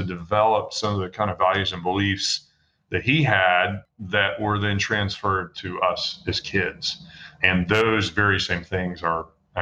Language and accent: English; Atlanta, Georgia, United States; Well, yeah, I grew up here in Atlanta, one of the few people in Atlanta from Atlanta, but I had a wonderful childhood